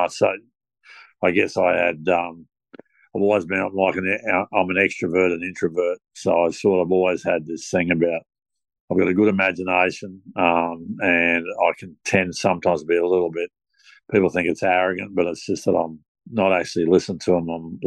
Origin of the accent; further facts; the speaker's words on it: Eudlo, Queensland, Australia; also born or lived in Nambour; I was born in Nambour but grew up in Eudlow on a pineapple farm on Robinson Road, Eudlow, which the farm my father put in about the road in about 1949. I grew up there and then we moved to Nambour